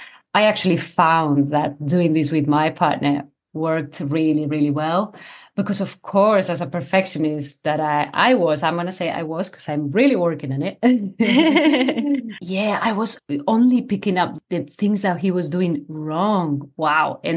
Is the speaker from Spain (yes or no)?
yes; Spain; now in United Kingdom; You know, I'm from Spain, actually, and I live in the UK, but my mom lives here in the UK.